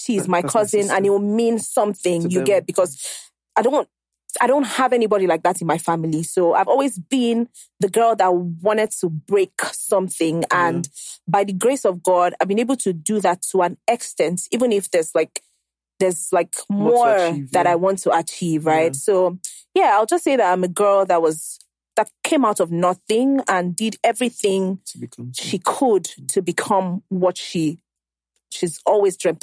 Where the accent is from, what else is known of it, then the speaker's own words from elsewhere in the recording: Ajegunle, Lagos, Nigeria; Well, growing up was not easy because I grew up in Ajegunle, and Ajegunle is not a place where you raise a child.